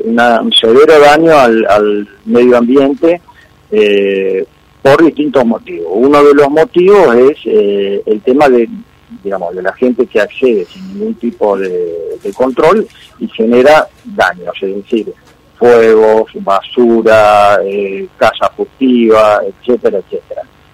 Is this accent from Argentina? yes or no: yes; Santa Fe, Argentina; en su gran mayoría somos todos santafesinos y rosarinos.